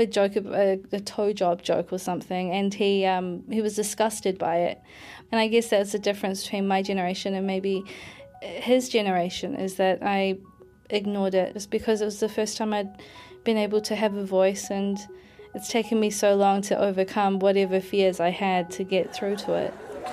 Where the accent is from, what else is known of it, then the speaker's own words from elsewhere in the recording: New Zealand; just because I've been brought up as a Kiwi.